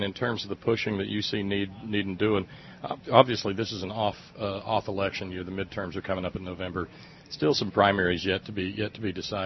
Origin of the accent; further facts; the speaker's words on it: West Virginia, United States; I come from West Virginia, and we've got the other end of the sleazy fossil fuel spectrum going on in Appalachia.